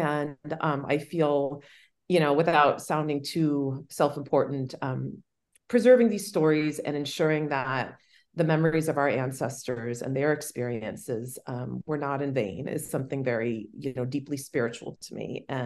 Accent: Los Angeles, California, United States; So, you know, growing up in Los Angeles, I always had this very strong attachment to my roots.

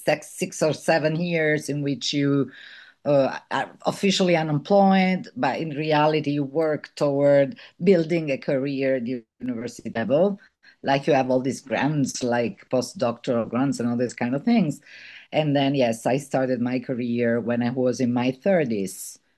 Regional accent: Cosenza, Calabria, Italy; born in Cosenza, even though my family is from Paola, the city of San Francesco di Paola. So I grew up in Cosenza. Then I spent years, you know, in other cities. And then I came back. I decided to move back 12 years ago.

